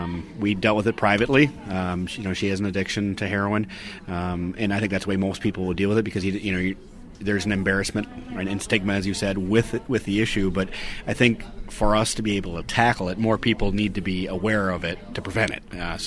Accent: Marinette, Wisconsin, United States; I'm from Marinette, population 10,000, and the county is 40,000, and unfortunately, we lead the state per capita overdose deaths.

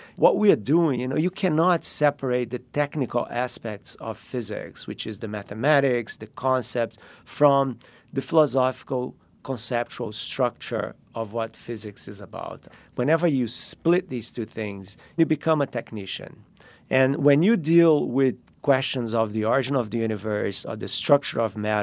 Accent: Rio de Janeiro, Brazil; I grew up in Rio

